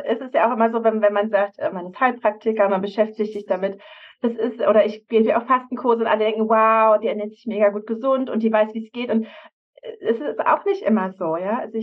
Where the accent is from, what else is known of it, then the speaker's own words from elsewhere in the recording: Brandenburg, Germany; bin ich im Havelland aufgewachsen, bei Berlin, ziemlich grün, im Niemandsland so ein bisschen, da ist so irgendwo im Nirgendwo. Und bin dann nach Berlin gegangen, nach dem Abitur